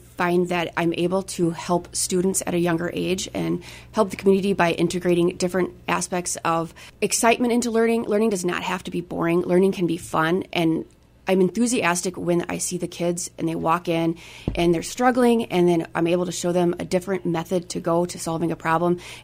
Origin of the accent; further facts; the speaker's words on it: Pekin, Illinois, United States; now in Medford, United States; My hometown is Pekin, Illinois. I have been in Medford since 2006, so I'm going on almost 20 years.